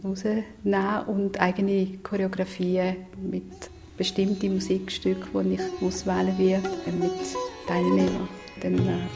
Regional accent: Basel, Basel-Stadt, Switzerland; also born or lived in Southern Italy; In meinem Leben bin ich mit 4 verschiedenen Kulturen konfrontiert worden. Also ich bin in Süditalien geboren, in Basel aufgewachsen.

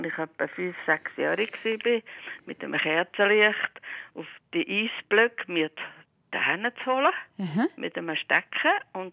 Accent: Southern Germany, Germany; born there; Ich bin Ende 44 in Süddeutschland geboren

